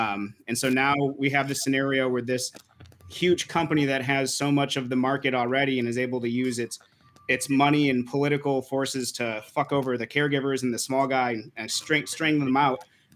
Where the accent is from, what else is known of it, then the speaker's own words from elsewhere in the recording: Grand Rapids, Michigan, United States; so I'm from Grand Rapids and 315 got like three or four stores in Grand Rapids.